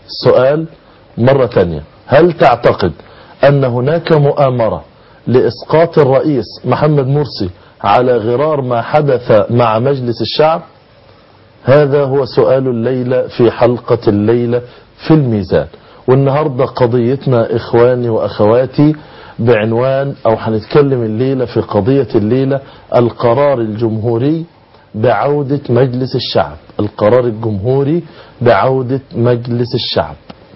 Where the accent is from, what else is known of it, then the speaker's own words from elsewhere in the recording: Egypt; بلدنا مصر